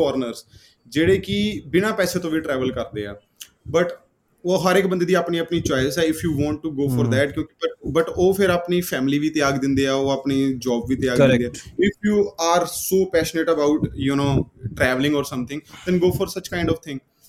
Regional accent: Chandigarh, India; ਮੈਂ ਚੰਡੀਗੜ੍ਹ ਤੋਂ ਹਾਂ

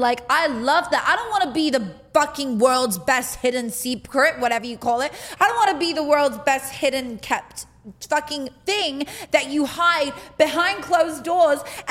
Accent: United Kingdom; now in United States; I've only had sex with two people in America because I'm British.

